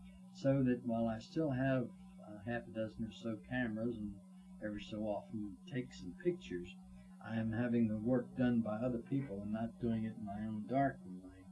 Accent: Emmitsburg, Maryland, United States; born there; I was born in Emmitsburg, as I've said, which is about 8 miles away from the Gettysburg battlefield

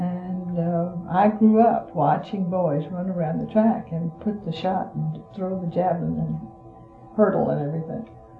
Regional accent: Virginia, United States; We did not, when I was growing up in Virginia, we did not look down on black people at all

